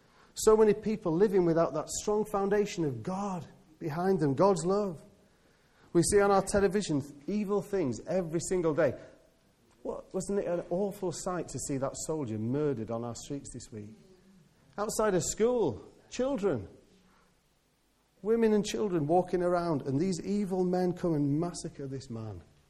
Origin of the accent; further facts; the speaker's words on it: England, United Kingdom; We don't like to do this because we're very English.